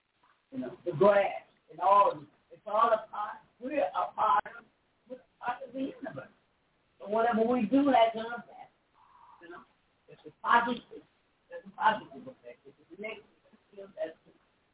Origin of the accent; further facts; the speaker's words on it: Detroit, Michigan, United States; the live show with Detroit, my hometown, he brought that back.